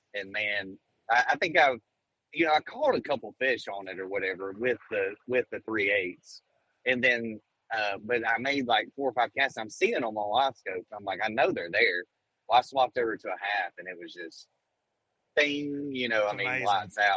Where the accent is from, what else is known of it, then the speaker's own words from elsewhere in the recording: Alabama, United States; I grew up on the Coosa River. Like, I've fished grass. I love Gunnersville, you know, stuff like that.